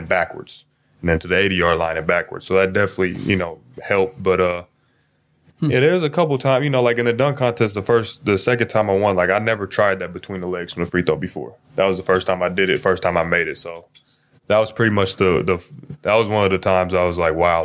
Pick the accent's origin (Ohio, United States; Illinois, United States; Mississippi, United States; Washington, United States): Washington, United States; Seattle; I grew up in Seattle.